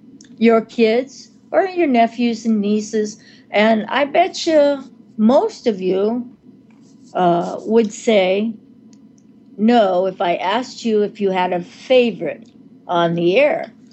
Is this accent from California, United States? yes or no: yes; California, United States; I'm from the Bay Area prior to coming to North Carolina.